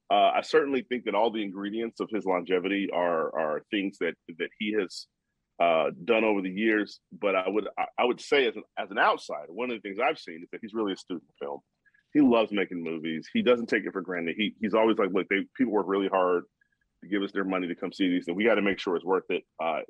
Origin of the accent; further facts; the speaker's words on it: Chicago, Illinois, United States; You know, I'm from Chicago.